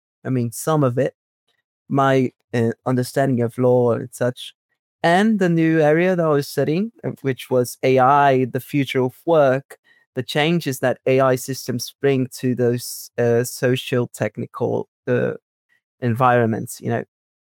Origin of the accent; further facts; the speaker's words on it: Fortaleza, Ceará, Brazil; English is a second language; I come from a different part of Brazil, actually. I'm not from São Paulo. I'm from Fortaleza, which is the northeast of Brazil